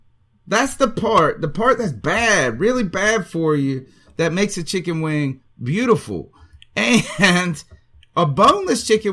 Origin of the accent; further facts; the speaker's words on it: the South, United States; they like a little ranch with their pizza because we're from the South.